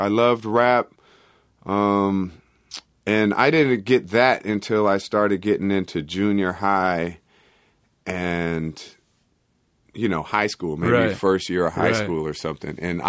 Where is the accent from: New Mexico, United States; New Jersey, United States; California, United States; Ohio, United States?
California, United States; Oakland; From a very early age. I was growing up in Oakland.